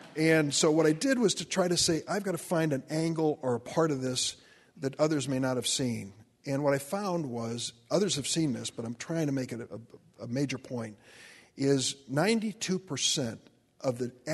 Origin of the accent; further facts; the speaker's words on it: East St. Louis, Illinois, United States; grandfather had chosen the St. Louis choice instead of the Chicago choice, and that's why I ended up growing up in East St. Louis, in the Lithuanian community.